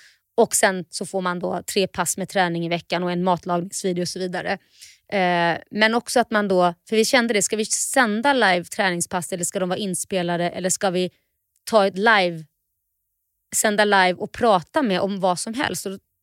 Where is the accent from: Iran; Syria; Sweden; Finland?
Sweden; vi är från Sverige